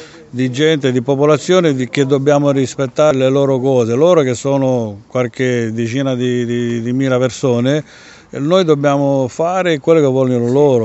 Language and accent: Italian; Bucharest, Romania; io essendo rumeno, per mia fortuna addirittura del centro di Bucarest